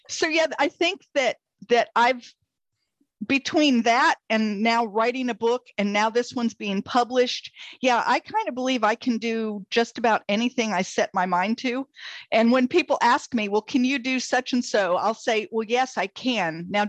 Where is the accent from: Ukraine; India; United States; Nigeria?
United States; Well, and especially as an American who has done very little international travel. Mm. You know, I know North Carolina and I know the East Coast of the United States.